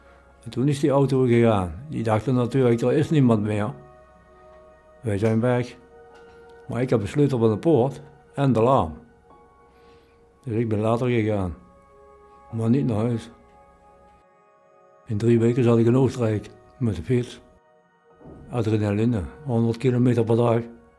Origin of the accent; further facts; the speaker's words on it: Blerick, Limburg, Netherlands; born there; Ik ben geboren in Bleringen in 1965. Ik woon op het moment op kamers in Tegelen.